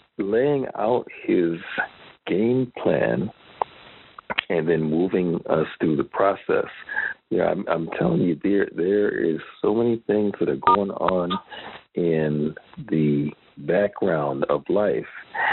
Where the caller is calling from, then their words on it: Lakewood, Washington, United States; Good morning, everybody. … I am calling in from Lakewood, Washington, and I am very grateful for new seasons.